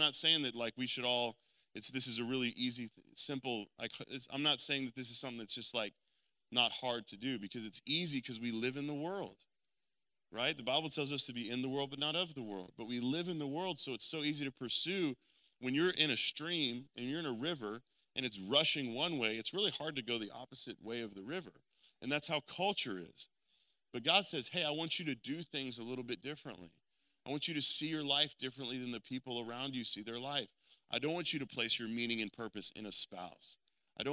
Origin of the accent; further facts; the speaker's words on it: Texas, United States; I'm from Texas, right? So we're all kind of in the South. We're very aware of Christianity and culture.